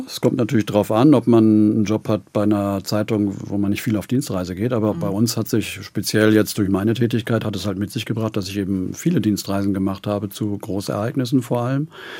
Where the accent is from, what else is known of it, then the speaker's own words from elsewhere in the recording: Germany; In meiner alten Heimat an der Wesermündung, da hat das alles ein bisschen länger gedauert.